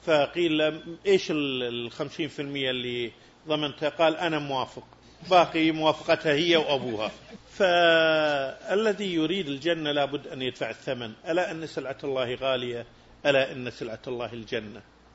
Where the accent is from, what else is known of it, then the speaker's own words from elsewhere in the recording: Kuwait; قلت لهم أنا من الكويت والكويت بأرض مكة